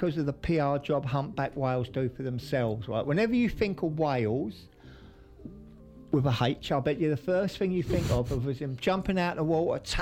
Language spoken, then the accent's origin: English; England, United Kingdom; Should really know that word, shouldn't I, being English?